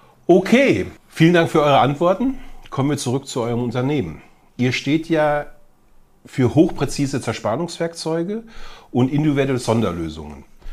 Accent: Dortmund, North Rhine-Westphalia, Germany; Selbst als Dortmunder

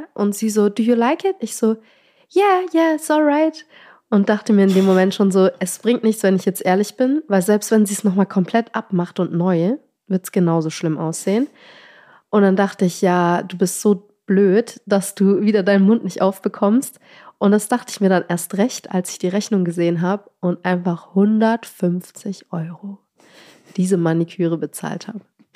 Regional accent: Wiesentheid, Bavaria, Germany; Aber ich komme aus dem wunderschönen Unterfranken aus Wiesentheit.

